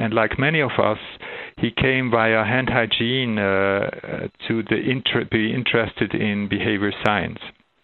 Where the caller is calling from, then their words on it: Zurich, Switzerland; I'm speaking from Zurich, Switzerland